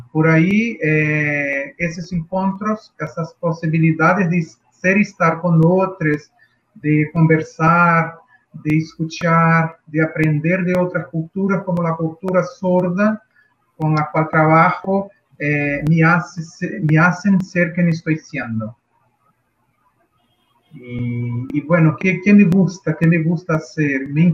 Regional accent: Rio de Janeiro, Brazil; Spanish is a second language; voy a hablar en mi español 1.0. Soy brasileño, bueno, hablo desde Río de Janeiro

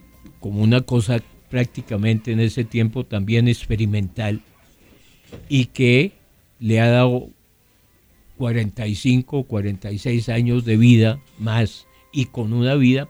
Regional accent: Colombia; En Francia soy el único colombiano

